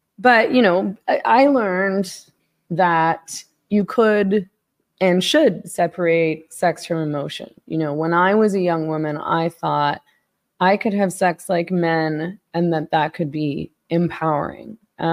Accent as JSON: {"language": "English", "town": "Vancouver", "region": "British Columbia", "country": "Canada"}